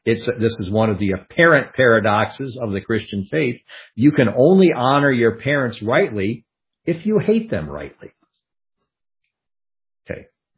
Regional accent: Michigan, United States; now in San Antonio, United States; Naomi's coming from California. We came from Michigan.

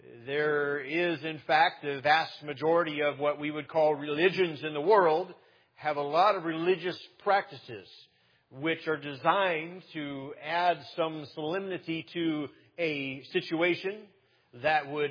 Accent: El Paso, Texas, United States; growing up in El Paso, Texas, the majority of my friends were Mexicans.

